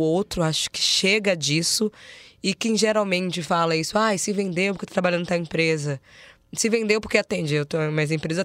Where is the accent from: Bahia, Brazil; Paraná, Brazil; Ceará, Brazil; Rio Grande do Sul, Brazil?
Bahia, Brazil; Salvador; Eu sou de Salvador, então em São Paulo eu sou nordestina, né?